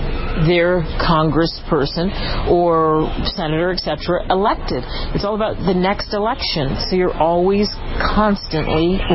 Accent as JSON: {"language": "English", "town": "Philadelphia", "region": "Pennsylvania", "country": "United States", "tie": "born or raised there", "said": "I grew up in Philly, and that was so drummed into my head that we're electing people to represent us."}